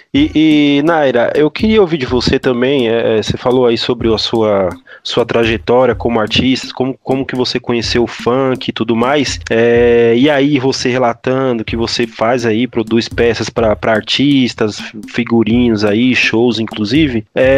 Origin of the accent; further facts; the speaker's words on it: São Paulo, Brazil; sou da periferia também, sou do Grajaú.